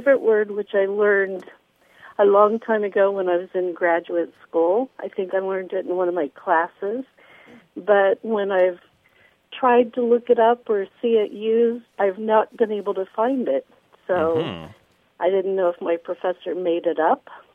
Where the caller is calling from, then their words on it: Evansville, Indiana, United States; I'm calling from Evansville, Indiana.